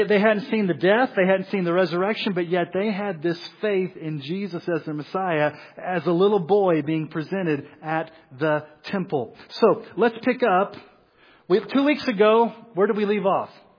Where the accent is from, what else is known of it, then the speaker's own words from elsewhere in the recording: United States; accent: half Missouri, half Texas; It's like half Missouri, half Texas, and half I don't know what it is.